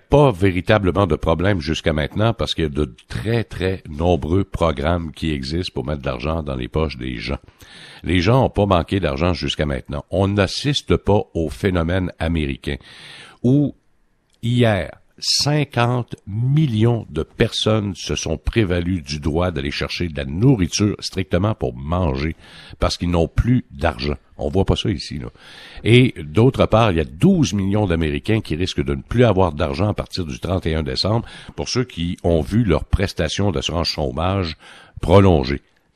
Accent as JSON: {"language": "French", "country": "Canada", "said": "Sauf que chez nous, au Canada, le phénomène n'est pas là"}